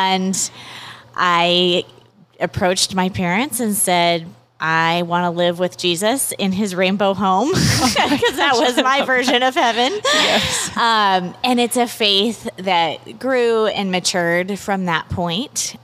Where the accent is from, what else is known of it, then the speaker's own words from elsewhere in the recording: Pacific Northwest, United States; now in Connecticut, United States; I live in Connecticut, just outside New York City, so the greater New York City area. But I grew up in the Pacific Northwest and did a decent season in Los Angeles.